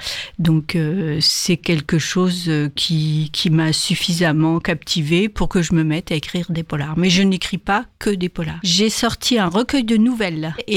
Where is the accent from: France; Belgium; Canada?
France; Normandy; Je suis pas bretonne d'ailleurs, je suis normande.